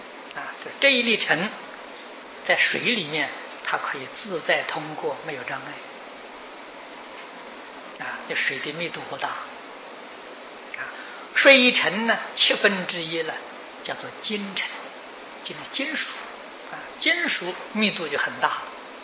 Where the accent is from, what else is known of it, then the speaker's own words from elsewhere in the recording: China; 我们现在都讲精神啊，我们中国人讲灵魂啊